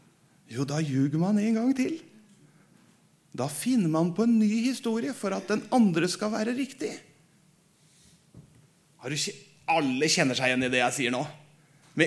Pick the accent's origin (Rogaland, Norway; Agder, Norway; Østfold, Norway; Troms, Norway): Østfold, Norway; Folkenborg; der jeg kommer fra, Indre Østfold, fra Folkenborg.